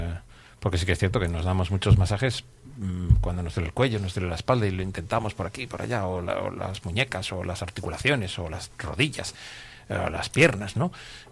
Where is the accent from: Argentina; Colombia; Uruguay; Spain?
Spain; Laredo, Cantabria; ya que somos del pueblo y somos de Laredo